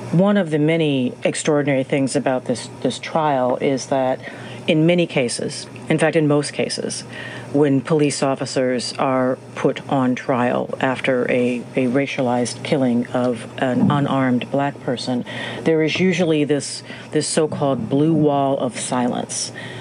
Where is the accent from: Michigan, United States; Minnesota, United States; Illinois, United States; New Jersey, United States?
Minnesota, United States; because I'm from Minnesota, I have a little bit of that. It's truly in the waters up there.